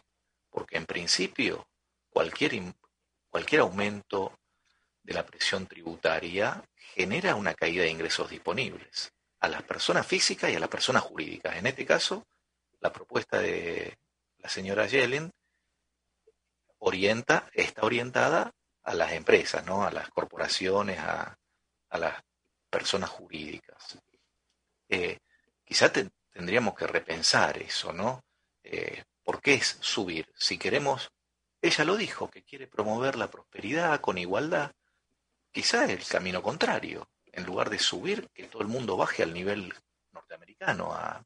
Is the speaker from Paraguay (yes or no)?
no; Argentina; Soy argentino, ya saben.